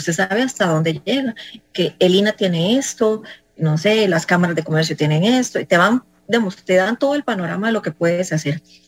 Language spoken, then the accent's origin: Spanish; Costa Rica; y soy de Costa Rica, entonces la gente te ve diferente a nivel internacional